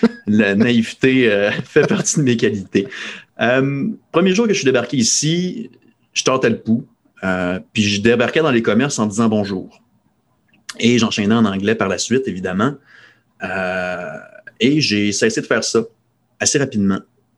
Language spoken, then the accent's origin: French; Dolbeau-Mistassini, Quebec, Canada; à 200 km de ma ville natale, qui est Dolbeau-Mistassini, la capitale mondiale du bleuet